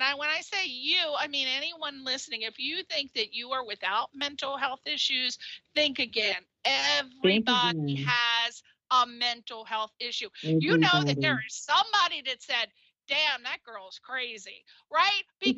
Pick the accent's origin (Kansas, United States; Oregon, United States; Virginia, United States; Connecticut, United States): Connecticut, United States; not to bash New York because I'm from Connecticut. I spent a lot of time in New York. I love New York.